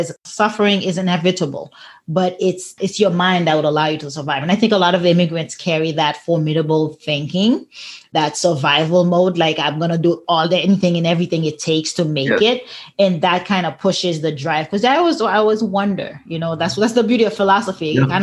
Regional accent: Haiti; I'm an immigrant myself. I'm from Haiti.

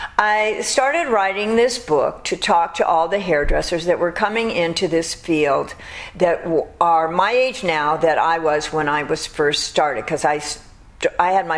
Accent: Pacoima, California, United States; also born or lived in Beverly Hills; Anyway, so I was born on Burton Way. And then I was uprooted to Pacoima.

